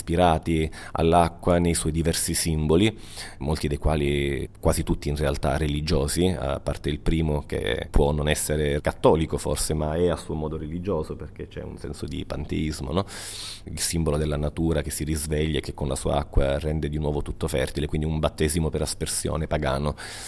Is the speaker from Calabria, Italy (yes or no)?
yes; Palmi, Calabria, Italy; Io vengo da Palmi, anche se sono nato a Reggio Calabria, ma sono cresciuto a Palmi, il paese natale di Francesco Cilea.